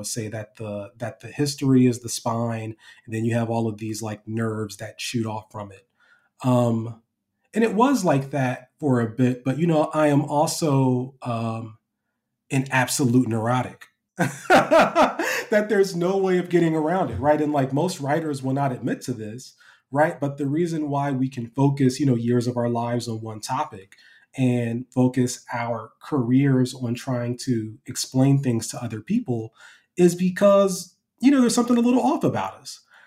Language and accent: English; Columbus, Ohio, United States; is, you know … growing up in Columbus, Ohio